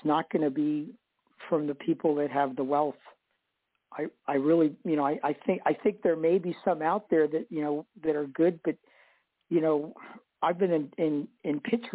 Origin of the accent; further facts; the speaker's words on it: Ecuador; You know, I'm from Ecuador, and, you know, we take care of our families